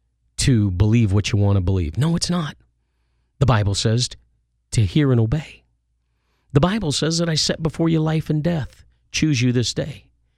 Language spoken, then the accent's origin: English; United States; now in Canada; You know, I'm an adopted Canadian here. I grew up in the United States. I have permanent residency here.